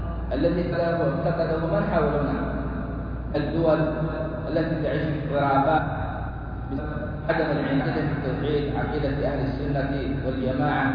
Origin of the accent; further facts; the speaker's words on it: Saudi Arabia; في بلادنا السعودية